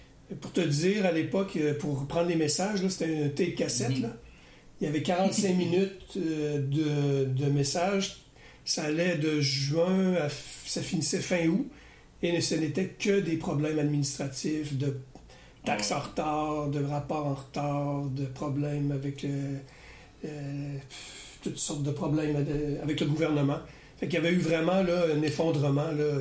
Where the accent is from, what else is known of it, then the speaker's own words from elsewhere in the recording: Quebec City, Quebec, Canada; Puis je suis un gars, j'ai été élevé à Québec.